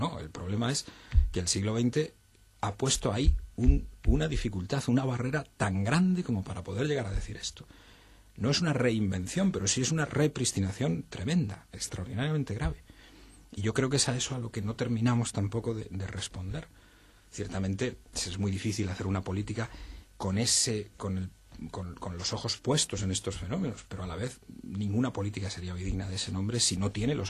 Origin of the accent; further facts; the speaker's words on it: Valencian Community, Spain; Gabriel Miró, que además es poeta de mi tierra, ¿no? Es, bueno, la maravilla del Mediterráneo, la maravilla del campo, la maravilla del cielo